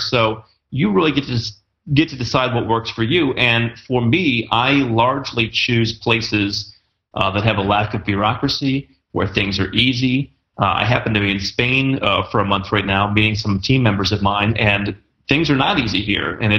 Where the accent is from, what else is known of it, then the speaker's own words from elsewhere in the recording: United States; I was lucky enough to have a background growing up in the United States with an entrepreneurial family